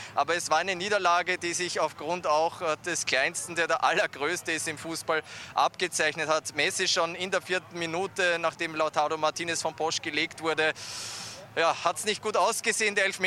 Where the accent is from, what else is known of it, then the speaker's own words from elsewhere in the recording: Austria; Wir müssen als Österreicher neidlos den Hut, das Kapperl oder den texanischen Hut ziehen